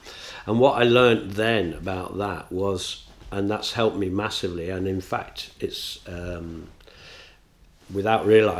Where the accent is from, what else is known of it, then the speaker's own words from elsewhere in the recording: Nottingham, East Midlands, United Kingdom; especially being in a provincial town, in my hometown's Nottingham